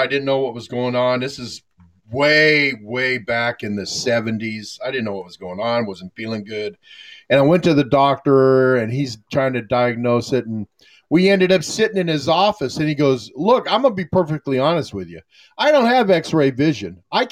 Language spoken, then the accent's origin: English; Arizona, United States; And where we grew up in Arizona, our neighborhood, we had alleys.